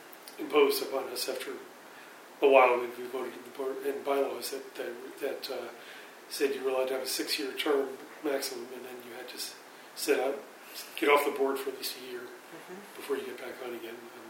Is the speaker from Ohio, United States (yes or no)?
no; New Jersey, United States; also born or lived in Germany; We were growing up in New Jersey at that time and spent summers up here learning how to sail